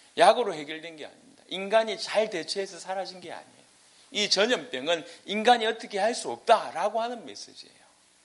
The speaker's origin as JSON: {"language": "Korean", "country": "South Korea", "said": "우리는 한국 사람이니까 코로나에 상관없다고 제가 확신 있게 얘기했거든요."}